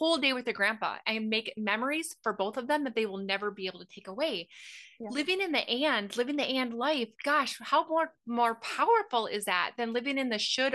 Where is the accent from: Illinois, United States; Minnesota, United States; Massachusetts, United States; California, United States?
Minnesota, United States; Now, even though I'm from Minnesota, I can't ice skate.